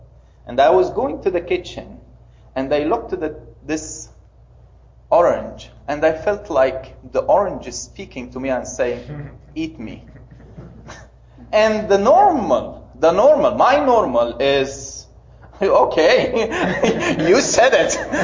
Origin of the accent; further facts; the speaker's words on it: Upper Egypt, Egypt; I'm coming from Upper Egypt, and Upper Egyptians think that men in the house are the, like, number one.